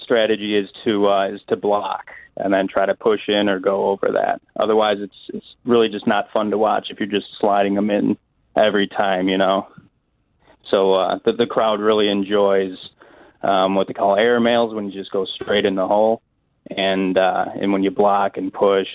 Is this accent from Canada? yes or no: no; Chicago, Illinois, United States; I'm an ACL pro for the American Cornhole League, and I'm from Chicago.